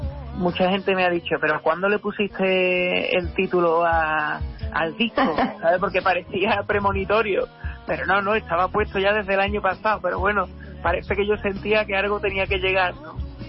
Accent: Andalusia, Spain; Aquí, de vuelta por mi tierra

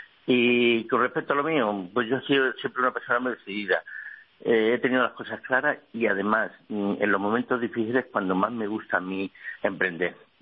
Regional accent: Bornos, Andalusia, Spain; yo soy de Borno, de un pueblo de la España profunda, de Cádiz.

